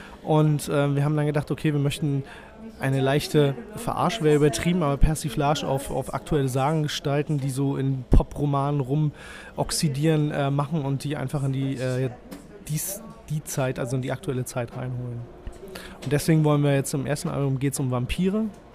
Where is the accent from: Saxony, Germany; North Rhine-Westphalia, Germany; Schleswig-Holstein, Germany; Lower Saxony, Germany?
Schleswig-Holstein, Germany; Wedel; Aus Wedel. Das ist so ein quasi, ja, so eine direkte Anbindung an Hamburg dran, an der S-Bahn-Station.